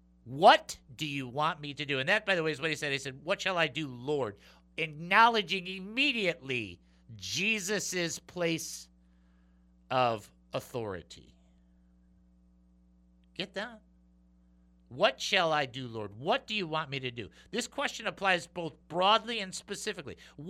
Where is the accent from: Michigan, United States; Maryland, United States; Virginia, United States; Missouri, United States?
Michigan, United States; I grew up in Michigan. I grew up on a lake, so it froze. We were on the lake all the time in the wintertime.